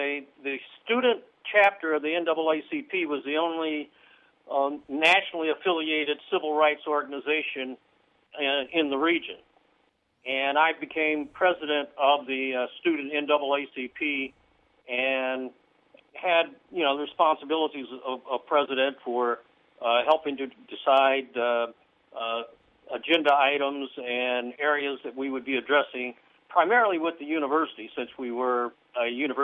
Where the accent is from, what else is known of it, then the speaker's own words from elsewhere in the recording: Champaign-Urbana, Illinois, United States; having grown up in Champaign-Urbana, of course, my experiences went beyond the campus gates.